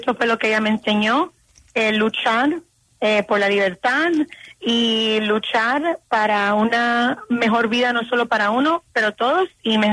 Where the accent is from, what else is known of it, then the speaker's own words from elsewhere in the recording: Florida, United States; born there; Nací aquí en los Estados Unidos de un padre cubano que vino aquí a Miami en el Mariel en los 1980